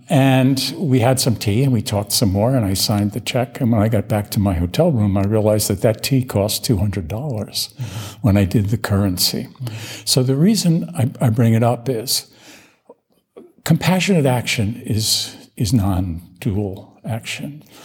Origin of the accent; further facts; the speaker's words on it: New York, United States; and I'm a pretty savvy traveler, and I'm from New York, and I've been around.